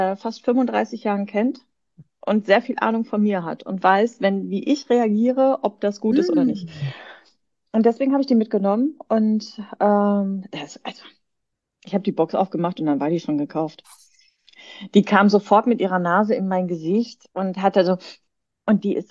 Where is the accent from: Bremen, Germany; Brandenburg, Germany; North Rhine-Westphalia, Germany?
North Rhine-Westphalia, Germany; also ich komme hier aus dem Ruhrgebiet